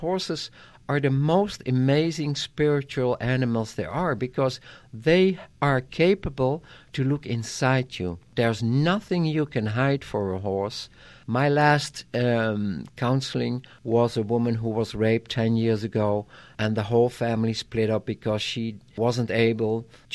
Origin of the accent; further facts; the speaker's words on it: Netherlands; English is a second language; I'm from the Netherlands, and we were raised up and we were taught, always be honest, always be straight.